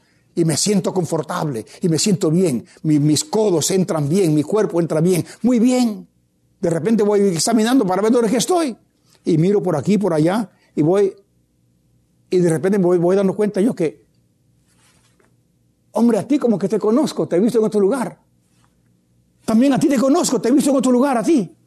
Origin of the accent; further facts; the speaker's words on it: Puerto Rico; Nací en Puerto Rico. Tenía el idioma español, que me vino por nacimiento. Tenía la cultura hispana, nacido entre ellos y vivido entre ellos, la escuela toda en español, mis amigos todos hispanos, la cultura hispana la tenía.